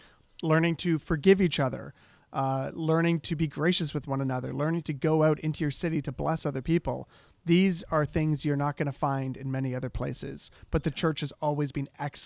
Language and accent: English; Hamilton, Ontario, Canada; I was raised in Hamilton, which is a city, but up in the suburbs of the city.